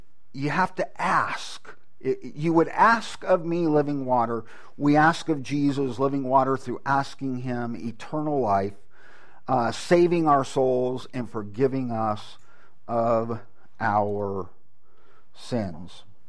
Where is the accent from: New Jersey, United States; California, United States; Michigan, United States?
California, United States; And I grew up in California where they grew a lot of wheat